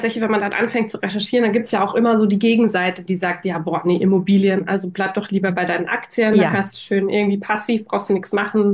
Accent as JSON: {"language": "German", "town": "Munich", "region": "Bavaria", "country": "Germany", "said": "ich komme aus München, es wird vermutlich nicht München als Standort werden."}